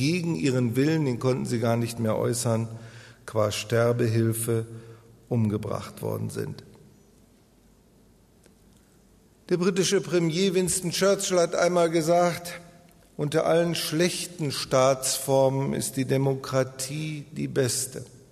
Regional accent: Germany; Ich möchte mich als Deutscher nicht über die Schweiz auslassen, aber in meinem Land ist es so

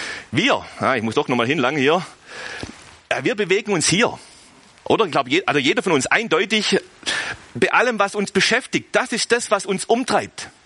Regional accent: Germany; Ey, sind wir Deutsche gelegentlich kompliziert

